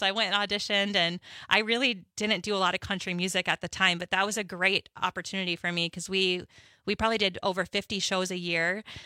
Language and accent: English; Baltimore, Maryland, United States; born there; also born or lived in Calgary / Boulder / San Francisco / Houston; I'm not. I was born in Baltimore, Maryland, lived in Calgary, Canada, Boulder, Colorado, San Francisco, California, Houston, Texas, and then we moved to the Madison area, and then I moved away and then moved back.